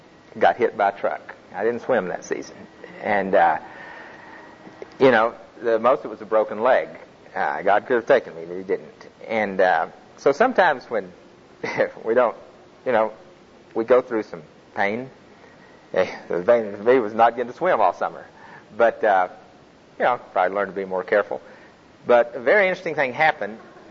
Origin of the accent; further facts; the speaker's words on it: Texas, United States; You know, growing up in Texas where it's hot, you love water sports.